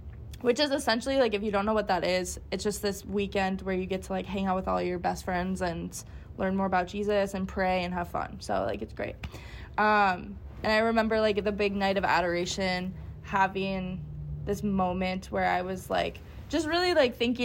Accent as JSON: {"language": "English", "region": "Minnesota", "country": "United States", "said": "I'm from Minnesota, so Midwestern family all around."}